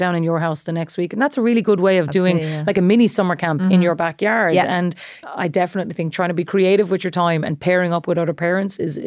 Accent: Australia; Like, let's say when I grew up in Australia, because the seasons are flipped, it's obviously summer over Christmas.

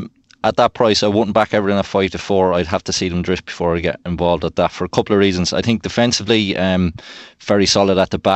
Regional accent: Ireland; Obviously, being Irish, we fully appreciate him.

